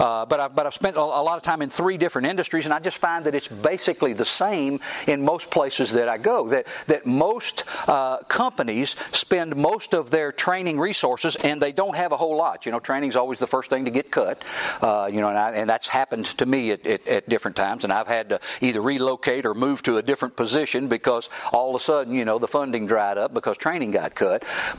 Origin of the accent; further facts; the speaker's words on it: Georgia, United States; I talk fast, and I'm from Georgia, but I talk fast, and I got a lot of South in my mouth.